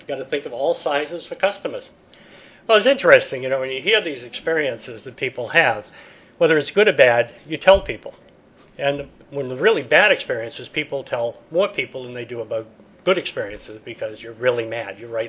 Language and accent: English; East Coast, United States; I come from East Coast, so I woke up at 4 o'clock this morning.